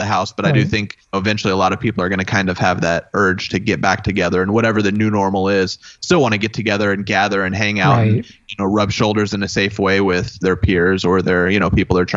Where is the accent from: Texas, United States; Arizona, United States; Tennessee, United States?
Texas, United States; Dallas; It was my hometown in Dallas.